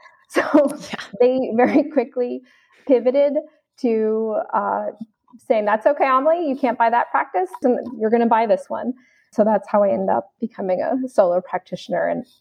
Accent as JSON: {"language": "English", "region": "Connecticut", "country": "United States", "tie": "born or raised there", "said": "I grew up in Connecticut. I graduated from Michigan State in 2009. Then I went out to Arizona to do an internship"}